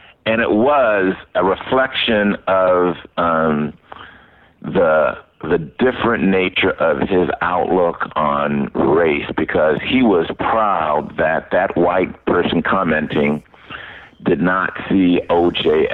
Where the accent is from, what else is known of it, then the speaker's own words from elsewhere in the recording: Los Angeles, California, United States; I know as an African American kid growing up in Los Angeles